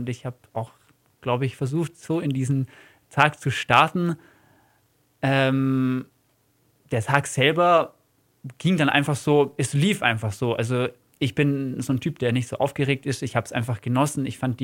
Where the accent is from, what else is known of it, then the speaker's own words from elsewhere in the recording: Türkheim, Bavaria, Germany; Also in Türkheim bin ich aufgewachsen.